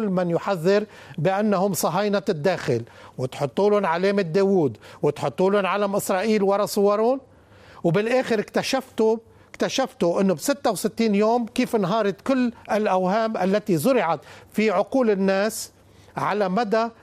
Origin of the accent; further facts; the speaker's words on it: Lebanon; وهذه واجباتنا كلنا نحن كلبنانيين